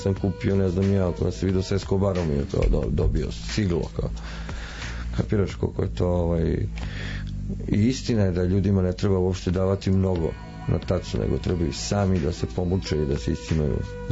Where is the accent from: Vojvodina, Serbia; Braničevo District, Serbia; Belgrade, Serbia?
Belgrade, Serbia; pošto sam odrastao na Medakoviću dvojci, to je bratsko naselje, to jest produžetak